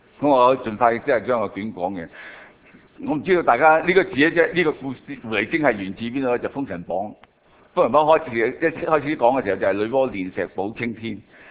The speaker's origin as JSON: {"language": "Cantonese", "country": "Hong Kong", "tie": "born or raised there", "said": "我成長嘅過程，我喺香港出世，咁我成長嘅過程咧就係啱啱香港經濟起步嘅時候。"}